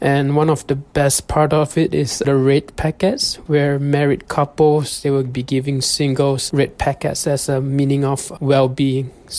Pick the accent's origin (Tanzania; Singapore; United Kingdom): Singapore; I'm a Chinese guy born and raised in Singapore